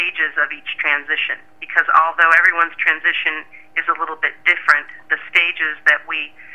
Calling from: Suttons Bay, Michigan, United States; I'm calling from Sutton's Bay, Michigan.

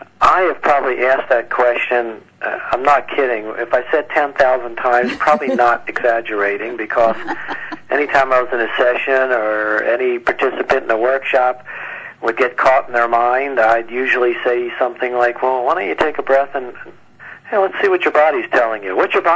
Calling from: California, United States; I'm in Marin County, north of the Golden Gate Bridge.

